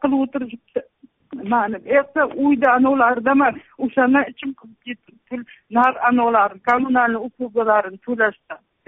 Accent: Qarshi, Qashqadaryo Region, Uzbekistan; moved away; O'zbekiston Qarshi shahridan.

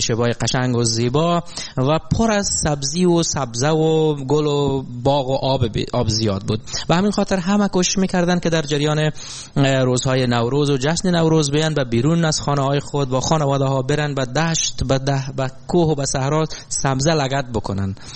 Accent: Kunduz, Afghanistan; من رو برد به شهرستان یا شهری که من در اون به دنیا آمدیم و زندگی کردیم. اسم شهر است قندوز در شمال افغانستان

